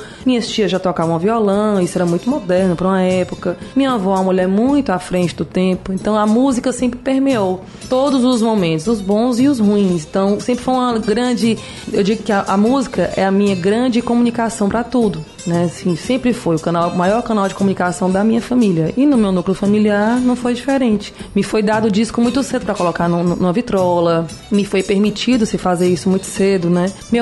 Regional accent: Ceará, Brazil; É um prazer enorme estar aqui, podendo falar do meu trabalho, na minha terra, pra gente da minha terra.

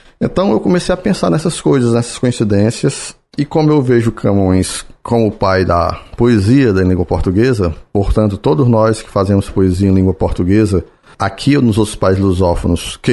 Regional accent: Acaraú, Ceará, Brazil; eu sou natural do Acaraú, que é uma cidade...

